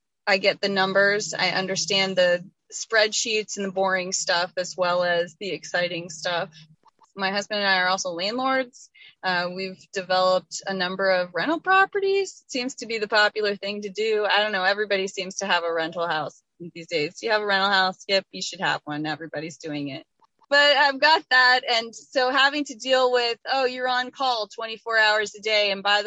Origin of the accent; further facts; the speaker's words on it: Washington, District of Columbia, United States; moved away as an adult; I've had to learn how to live in a small community because I'm originally from Washington, D.C.